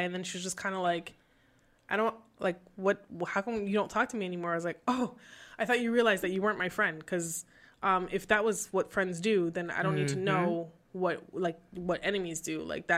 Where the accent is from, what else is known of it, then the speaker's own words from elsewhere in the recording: Laval, Quebec, Canada; I grew up in Laval and Chamonix, and so we had our little black crew, because we had to, you know, unite.